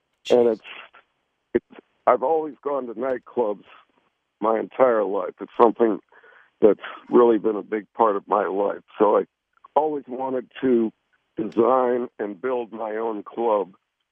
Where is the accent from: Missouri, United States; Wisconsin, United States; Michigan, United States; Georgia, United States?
Wisconsin, United States; while I was growing up in Wisconsin, I was heavily influenced by Frank Lloyd Wright.